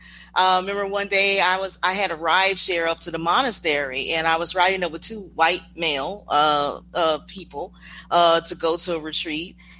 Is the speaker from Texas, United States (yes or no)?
no; Chicago, Illinois, United States; And I'm originally from Chicago.